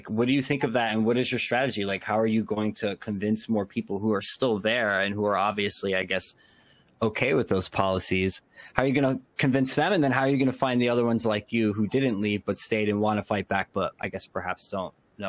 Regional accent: New Jersey, United States; also born or lived in New York; Well, me, in my defense, I'm from New Jersey. So, you know, I lived in New York for a while

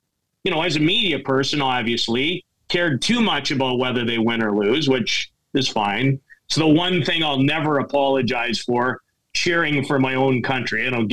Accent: Canada; There's something very different about being in Europe as a Canadian and watching your teams play.

